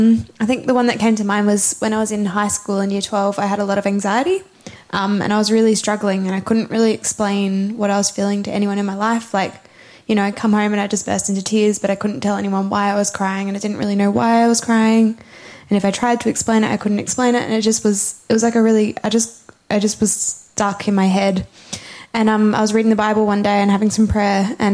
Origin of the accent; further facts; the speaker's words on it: Morley, Western Australia, Australia; from Morley, if you don't know me.